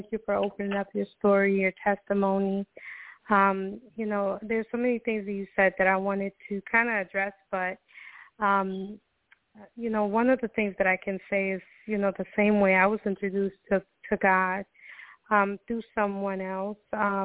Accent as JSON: {"language": "English", "country": "Costa Rica", "said": "I'm originally from Costa Rica."}